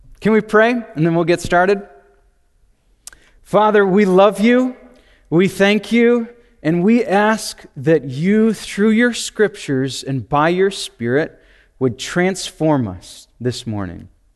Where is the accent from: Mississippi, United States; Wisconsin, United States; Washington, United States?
Wisconsin, United States; Green Bay; moved away as an adult; also born or lived in Ohio / Missouri / East Africa; now in Dallas, United States; I was born in Green Bay, Wisconsin, till I was 18 years old. I went to college in Ohio for 4 years, married my sweet wife, whose name is Hannah. We lived in Missouri for 2 years.